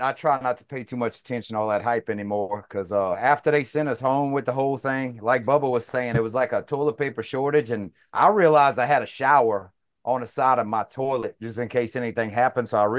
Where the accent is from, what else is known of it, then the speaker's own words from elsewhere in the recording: Louisiana, United States; Born and bred in Louisiana and ain't been able to make it out.